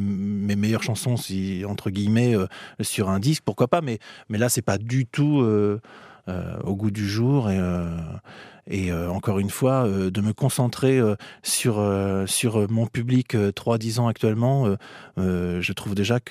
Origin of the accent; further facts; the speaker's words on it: Limeray, Centre-Val de Loire, France; je suis originaire du 37 quand même. Je suis né à Limeray. Limeray, il n'y a pas de maternité, hein, cela dit. Hein. Je suis né à la maison.